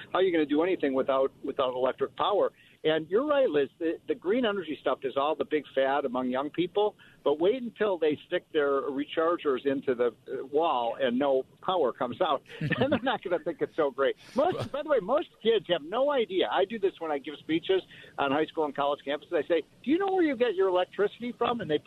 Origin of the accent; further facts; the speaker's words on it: Chicago, Illinois, United States; As you guys know, I'm from Illinois, the Chicago area.